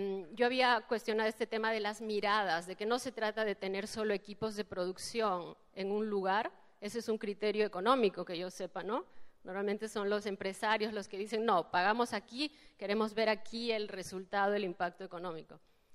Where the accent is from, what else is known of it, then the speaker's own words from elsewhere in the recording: Cusco, Peru; Eso yo sí lo siento como cusqueña, como la historia está contada desde muy pocos puntos de vista